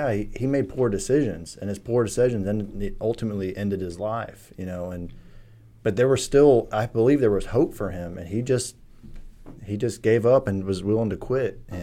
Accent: Houston, Texas, United States; also born or lived in Germany; I was born in Germany, and my mom just moved to the States. Eventually, she met my stepfather, who just happened to want to move to Texas. Just want to move there. So we moved there and moved to Houston.

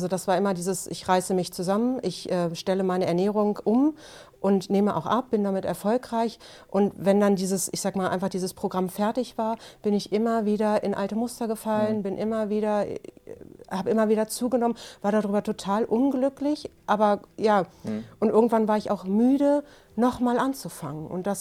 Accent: Lower Saxony, Germany; bin 42 Jahre alt und komme aus der Region Hannover.

